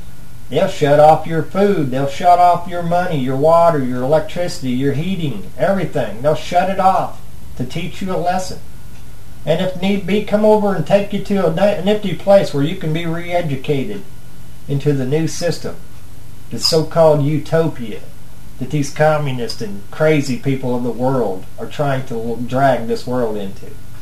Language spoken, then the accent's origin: English; Missouri, United States; Well, I'm from Missouri.